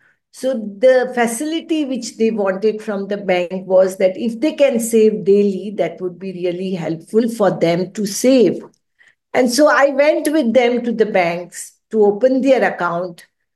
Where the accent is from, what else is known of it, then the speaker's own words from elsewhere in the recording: Mumbai, Maharashtra, India; I am born and raised in Mumbai, and I was never thinking of getting into this sector also.